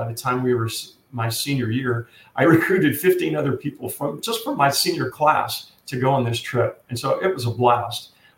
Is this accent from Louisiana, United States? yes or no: yes; Louisiana, United States; growing up in South Louisiana, there was no snow anywhere around to even think about taking up the sport of snow skiing.